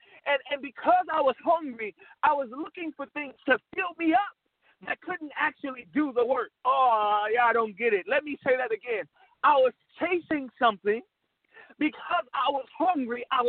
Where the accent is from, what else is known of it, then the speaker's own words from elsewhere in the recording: St. Louis, Missouri, United States; because that's what I grew up on in St. Louis, Missouri. For us, Chinese food is like a staple.